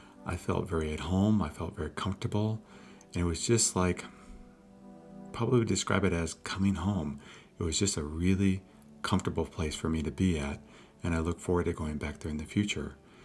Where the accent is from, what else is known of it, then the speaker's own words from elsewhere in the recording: Iowa, United States; Well, between meditating, growing up in Iowa, and being exposed to Herbert Benson